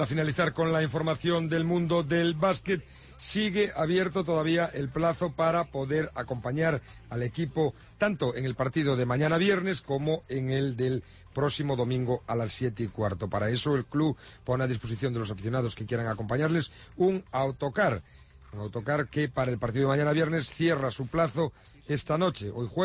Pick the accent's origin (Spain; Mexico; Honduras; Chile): Spain; Lugo, Galicia; que nadie se olvide que yo soy de Lugo